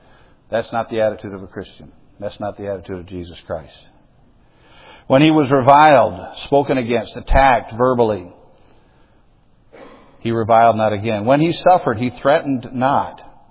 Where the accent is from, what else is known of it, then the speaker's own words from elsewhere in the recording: Illinois, United States; I grew up in Illinois.